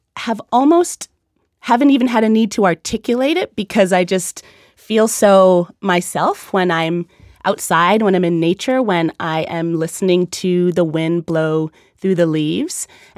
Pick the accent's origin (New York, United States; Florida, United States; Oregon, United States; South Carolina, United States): New York, United States; So I grew up in New York in kind of the suburbs, rural area, almost rural area. My parents are from Jamaica, and they're from a rural background.